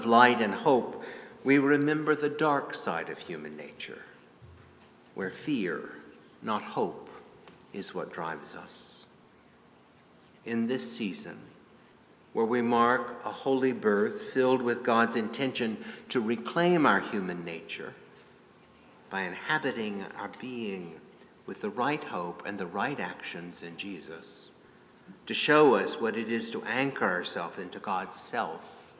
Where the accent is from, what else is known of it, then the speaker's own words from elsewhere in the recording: Greensboro, North Carolina, United States; I grew up in Greensboro.